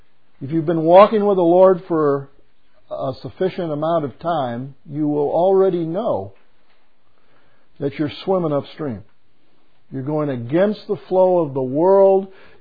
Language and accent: English; United States; born there; I used to think I was saved because I was born here in America, because America is a Christian nation.